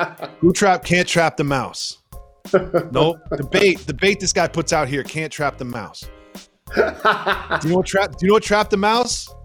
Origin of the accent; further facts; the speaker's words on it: New York, United States; I'm such a New Yorker that I didn't even notice the trash